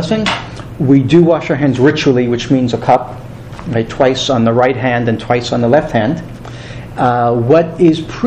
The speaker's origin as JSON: {"language": "English", "town": "Bay Shore", "region": "New York", "country": "United States", "tie": "born or raised there", "said": "when I was growing up in Sinai Reform Temple in Bayshore, Long Island, going back lots and lots of years ago"}